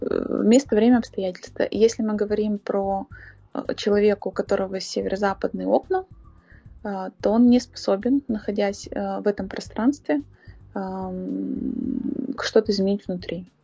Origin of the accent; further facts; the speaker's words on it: Izhevsk, Udmurtia, Russia; Например, мой родной город Ижевск